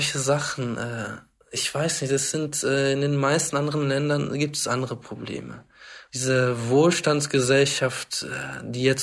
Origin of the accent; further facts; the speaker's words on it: Portugal; now in Germany; ich komme aus Portugal, ich bin Portugiese. Ich habe auch einen deutschen Pass